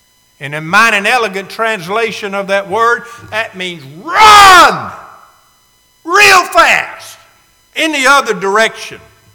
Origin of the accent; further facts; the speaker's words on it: Chattanooga, Tennessee, United States; I grew up in Chattanooga